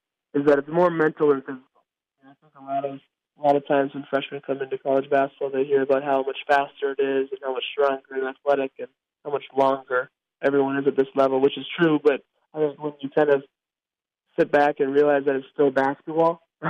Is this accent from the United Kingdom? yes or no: no; Minneapolis, Minnesota, United States; Minneapolis is my hometown. I'm really looking forward to that.